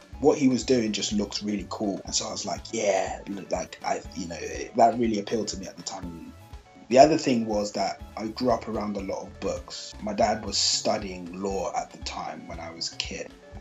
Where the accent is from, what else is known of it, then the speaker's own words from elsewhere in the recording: London, United Kingdom; I am 27 years old. I am from London originally, grew up in London, but I'm originally from Nigeria